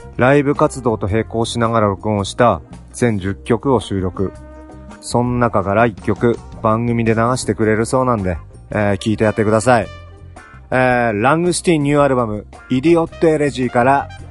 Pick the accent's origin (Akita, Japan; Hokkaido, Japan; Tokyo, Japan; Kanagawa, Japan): Hokkaido, Japan; Hakodate; ふむみさんは地元北海道函館の大先輩でありまして、自分らがクッソガキの頃からお世話になってるわけです。